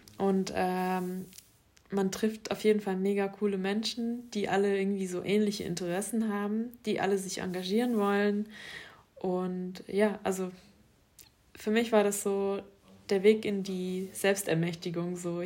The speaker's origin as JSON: {"language": "German", "country": "Germany", "said": "dass ich in meinem Heimatland Deutschland offensichtlich nicht geschützt werde oder nicht schützenswert bin sozusagen."}